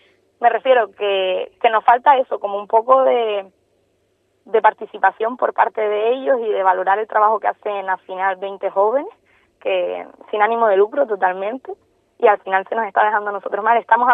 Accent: Tarajalejo, Canary Islands, Spain; con el pueblo de Tarajalejo, hablo yo porque es mi pueblo

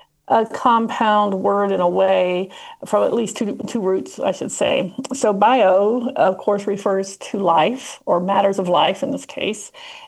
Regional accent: Kentucky, United States; born or raised there; now in Nashville, United States

